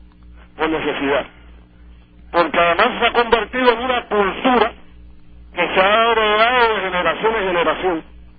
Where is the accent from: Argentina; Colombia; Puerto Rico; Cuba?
Cuba; ponemos a dialogar como ciudadano cubano normal y corriente que soy